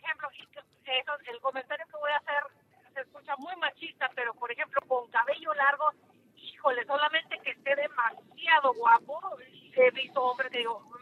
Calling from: South Padre Island, Texas, United States; Estoy hablando acá desde la Isla del Padre.

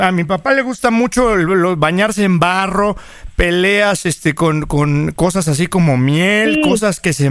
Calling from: Michoacán, Mexico; nosotros somos de acá de Michoacán. Vamos a ir para la ciudad de México.

